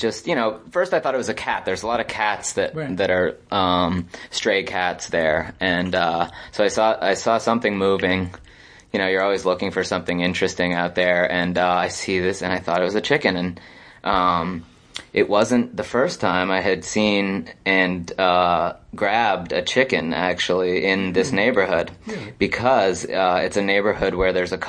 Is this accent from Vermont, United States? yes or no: yes; Vermont, United States; I grew up in Vermont, so